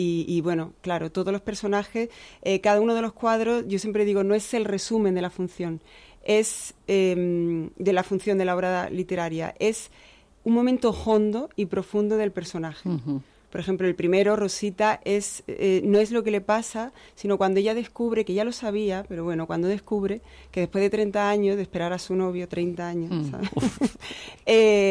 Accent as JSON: {"language": "Spanish", "town": "Córdoba", "region": "Andalusia", "country": "Spain", "said": "No, soy cordobesa. Soy cordobesa, pero..."}